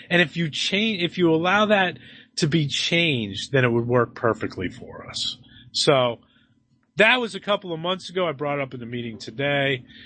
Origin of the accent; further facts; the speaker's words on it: Pennsylvania, United States; And back where I grew up in the Lehigh Valley, there was a movie theater, Lehigh Valley Cinemas, that had midnight movies